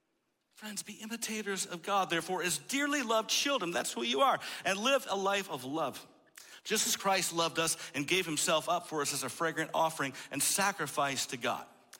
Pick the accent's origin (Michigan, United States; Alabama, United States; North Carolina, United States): Michigan, United States; I'm in my 50s, I'm Caucasian, I'm Dutch, I'm from Michigan originally.